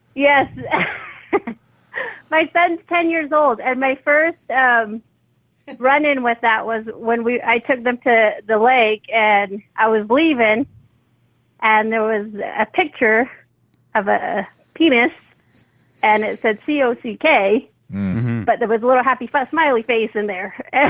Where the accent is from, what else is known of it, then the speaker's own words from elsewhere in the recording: Utah, United States; I'm from Utah.